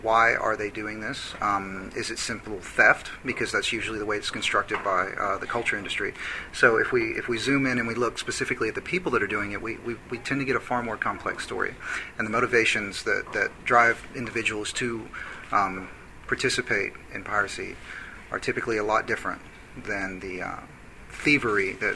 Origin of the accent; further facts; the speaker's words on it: Tennessee, United States; now in New York, United States; I'm from Tennessee, and I now live in New York, and it's cold.